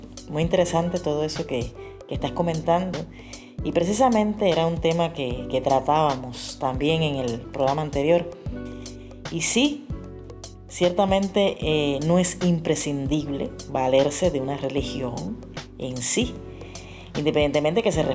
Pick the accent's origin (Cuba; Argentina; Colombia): Cuba; Holguín; mi amigo, mi hermano de mi tierra, Holguín